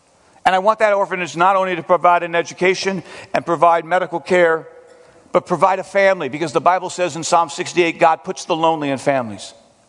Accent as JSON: {"language": "English", "town": "Long Beach", "region": "California", "country": "United States", "tie": "born or raised there", "said": "El Dorado Foursquare Church in Long Beach, California, which is my hometown."}